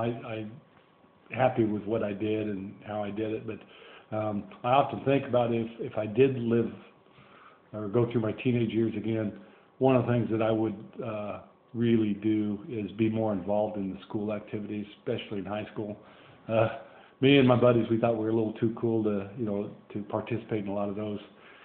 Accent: Lincoln, Nebraska, United States; we grew up in Havelock. It was its own little town, but it was part of Lincoln.

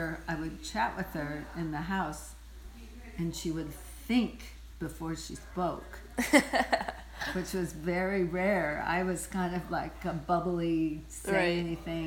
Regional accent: Roseburg, Oregon, United States; also born or lived in Minnesota; I was born in Minnesota, moved to Oregon

